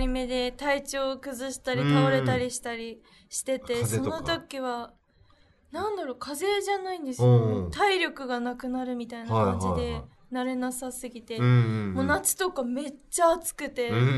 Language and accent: Japanese; Kagoshima, Japan; 自分の地元の鹿児島に行って2週間くらいみんなとそこで撮影を